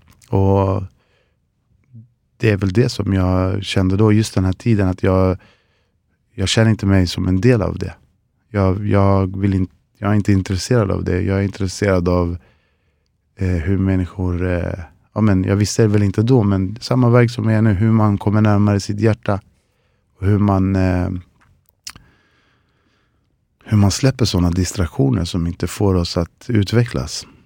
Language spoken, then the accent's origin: Swedish; Chile; now in Sweden; Jag kommer från södra Chile, så vi har massa träd